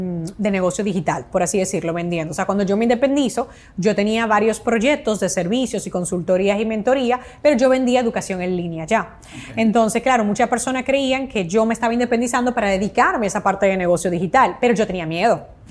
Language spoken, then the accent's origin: Spanish; Dominican Republic; now in Spain; yo soy dominicana, pero realmente lo que es mi carrera profesional, yo la construí, la hice en España.